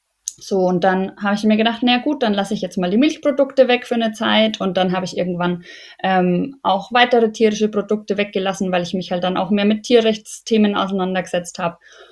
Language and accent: German; Bavaria, Germany; moved away as an adult; now in Munich, Germany; Ich komme tatsächlich aus Unterfranken im Landkreis Schweinfurt.